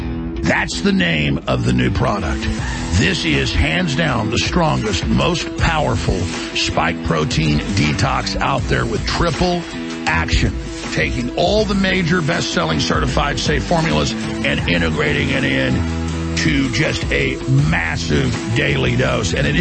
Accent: Dallas, Texas, United States; when I grew up in Dallas.

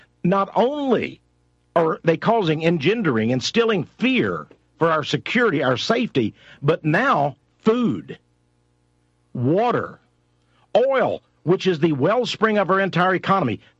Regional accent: Texas, United States; Now, you know, I come from East Texas.

